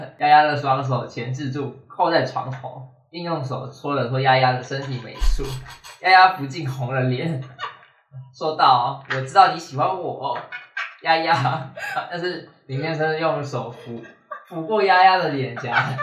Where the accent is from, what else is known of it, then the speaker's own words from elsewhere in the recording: Jingmei, Taipei, Taiwan; 我是啊，我是来自景美的。